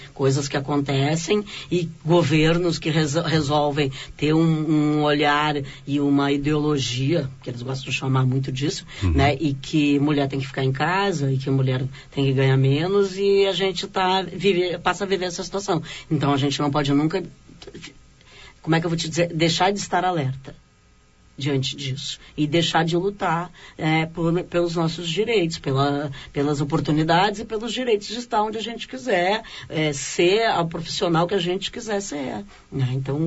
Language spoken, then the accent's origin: Portuguese; Rio Grande do Sul, Brazil; Eu sou da comunidade, eu sou nascida não, mas criada na Restinga, né?